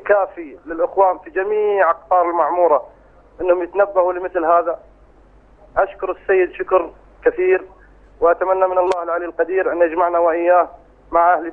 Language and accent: Arabic; Saudi Arabia; نحن من السعودية،